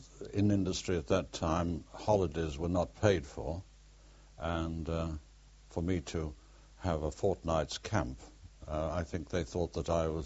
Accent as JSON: {"language": "English", "town": "Liverpool", "region": "North West England", "country": "United Kingdom", "tie": "born there", "said": "I was born in Liverpool in 1918."}